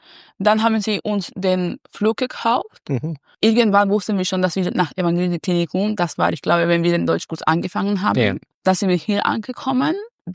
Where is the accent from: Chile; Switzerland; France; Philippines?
Chile; Santiago, Santiago Metropolitan Region; German is a second language; Santiago de Chile